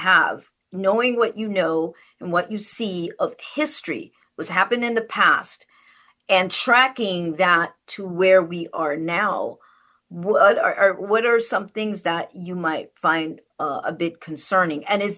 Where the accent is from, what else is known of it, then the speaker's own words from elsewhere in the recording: Westmoreland, Jamaica; born there; I was born in Jamaica, in Westmoreland, in an area where it was very forest, you know, it's very forest-like, very much so, you know, so it's raining all the time.